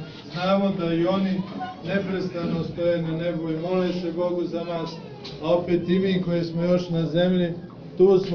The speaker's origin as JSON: {"language": "Serbian", "region": "Republika Srpska", "country": "Bosnia & Herzegovina", "said": "mi Bosanci koji često kaže se za nas, koji smo sada iz Republike Srpske, ali rođeni u onoj Bosni."}